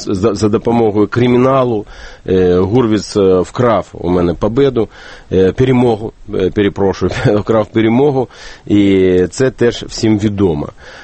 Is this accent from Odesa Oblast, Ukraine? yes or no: yes; Odesa, Odesa Oblast, Ukraine; born or raised there